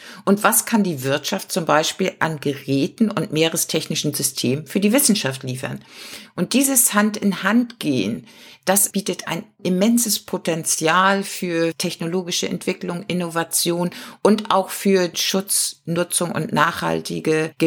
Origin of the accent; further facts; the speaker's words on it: Lübeck, Schleswig-Holstein, Germany; Ja, ich bin in Lübeck groß geworden